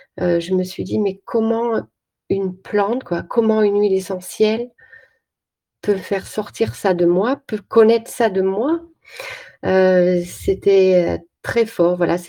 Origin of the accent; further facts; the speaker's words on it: Nice, Provence-Alpes-Côte d'Azur, France; parce que je suis niçoise à la base.